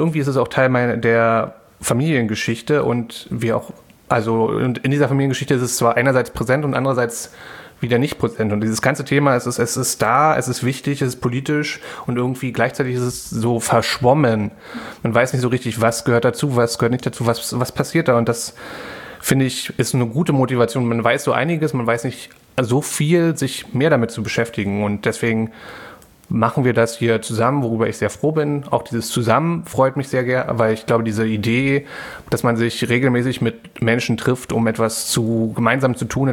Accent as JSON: {"language": "German", "region": "Berlin", "country": "Germany", "tie": "born there", "said": "Auch ich habe Slawistik studiert in Berlin. Ich bin auch in Berlin geboren, 87. Das heißt, ich war da beim Mauerfall."}